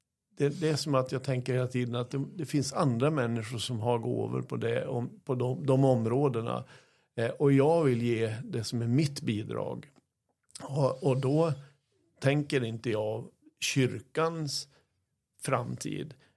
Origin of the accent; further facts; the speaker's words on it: Kramfors, Västernorrland County, Sweden; accent: Kramfors dialect; då är det egentligen den fysiska rösten och min Kramfors dialekt